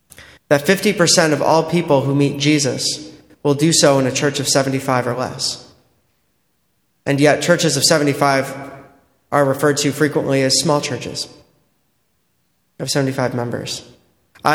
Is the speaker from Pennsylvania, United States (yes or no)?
no; Holland, Michigan, United States; also born or lived in Grand Rapids; I come from Grand Rapids, Michigan. I was born and raised in Holland, Michigan. We affectionately refer to Grand Rapids as Jerusalem.